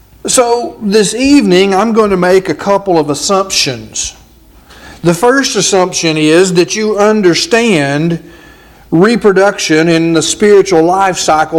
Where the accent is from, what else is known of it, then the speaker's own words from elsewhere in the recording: Nacogdoches, Texas, United States; was just a boy growing up in Nacogdoches, Texas, attending the congregation that met on Mound and Star Avenues on the corner there, I sat in some of these very pews.